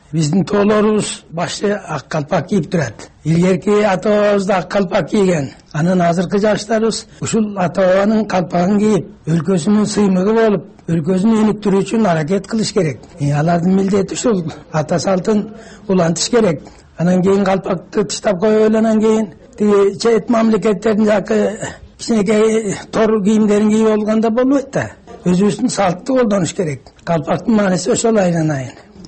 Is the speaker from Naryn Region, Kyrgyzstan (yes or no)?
yes; Naryn, Naryn Region, Kyrgyzstan; Мен Элеттен келдим, Нарындан келдим. Нарында күндүз деле кийишет, жаш балдар деле кийишет.